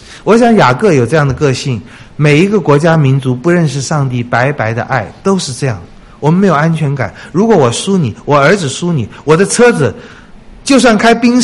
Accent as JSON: {"language": "Chinese", "country": "China"}